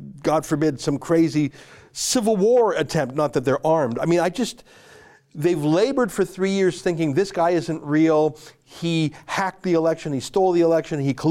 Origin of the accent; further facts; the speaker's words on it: Canada; I'm an outsider. I'm a Canadian.